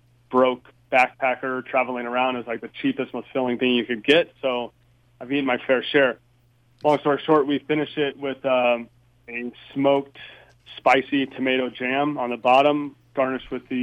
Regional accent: United States; You know, I grew up here in America. I love the McDonald's hash browns.

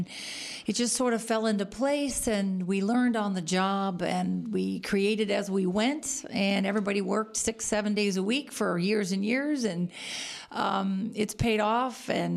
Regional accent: Napa, California, United States; I'm from Napa, born here in Napa at the Queen of the Valley Hospital, along with my brother, who is my partner in business

